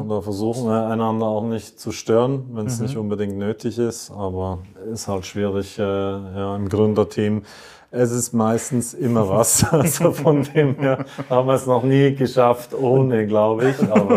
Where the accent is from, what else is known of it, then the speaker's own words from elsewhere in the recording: Switzerland; ich komme ja aus der Schweiz